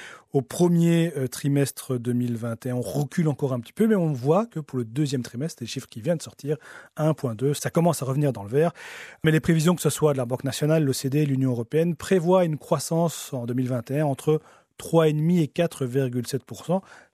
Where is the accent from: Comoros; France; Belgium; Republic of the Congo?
Belgium; une confiance qu'on n'a plus vue chez nous en Belgique depuis 2007